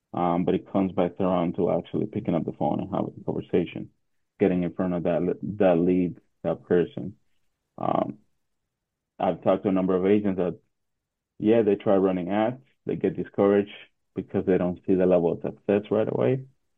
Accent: Dominican Republic; I grew up in the Dominican Republic. So I grew up on the street just playing basketball, playing baseball.

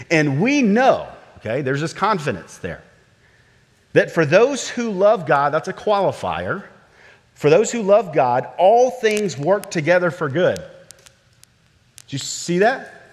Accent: the South, United States; You've heard me say it because I'm from the South and we got lots of these little quips.

